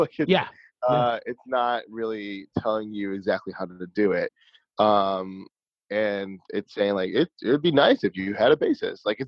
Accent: Chicago, Illinois, United States; Totally. I'm a director from Chicago. I went to Emerson College for my undergrad in theater studies. I did a lot of producing and then directing in Chicago.

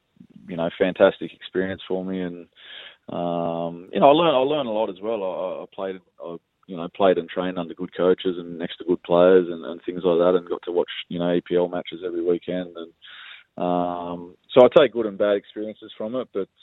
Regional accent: Melbourne, Victoria, Australia; that'll always be my home club. So you know, my time at Melbourne Victory is probably the proudest time of my

